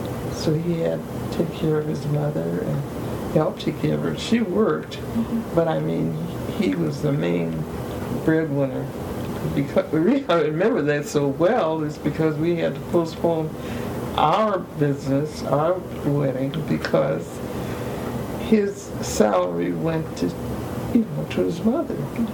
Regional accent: Fargo, North Dakota, United States; born there; I was born in North Dakota, Fargo.

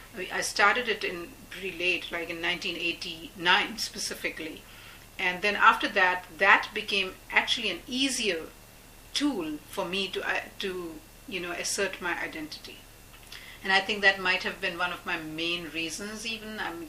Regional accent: India; because I grew up as an Indian Muslim, I couldn't really differentiate the two when I was a new Muslim here

